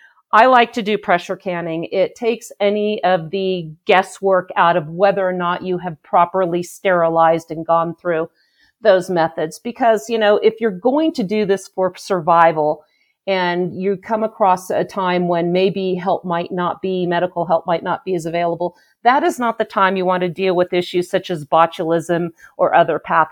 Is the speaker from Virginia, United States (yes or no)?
no; California, United States; Well, I grew up in California, and I developed the preparedness lifestyle there once I became a mom